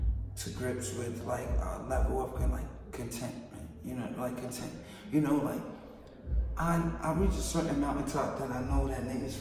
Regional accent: Far Rockaway, New York, United States; I'm from Cornega Avenue, Beach 22nd Street.

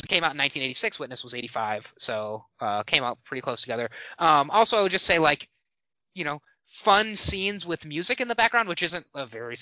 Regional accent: Okemos, Michigan, United States; And I'm from Okemos.

